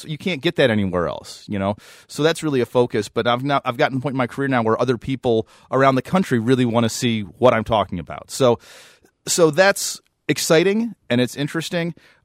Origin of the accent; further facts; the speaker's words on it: Wisconsin, United States; But not every cartoon has to show that I'm from Wisconsin